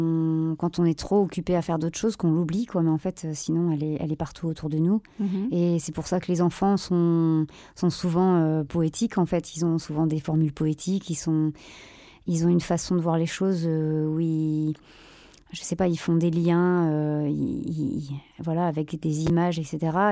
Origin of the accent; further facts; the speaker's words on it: Tourcoing, Hauts-de-France, France; born there; Oui, je suis née dans le Nord, ouais.